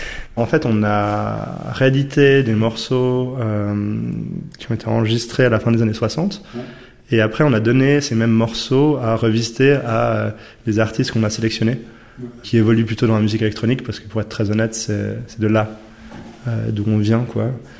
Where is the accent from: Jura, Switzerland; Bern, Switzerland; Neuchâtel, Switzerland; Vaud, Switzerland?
Neuchâtel, Switzerland; on voulait aussi avoir une composante neuchâteloise, parce qu'on est, on est neuchâtelois